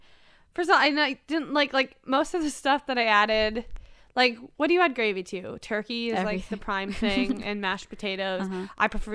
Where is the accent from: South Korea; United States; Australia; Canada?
Canada; Because I'm a Canadian.